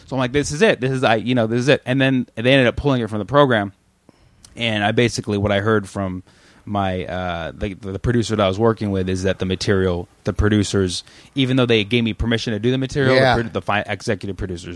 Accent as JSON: {"language": "English", "town": "Fremont", "region": "California", "country": "United States", "tie": "born or raised there", "said": "I grew up in Fremont, California."}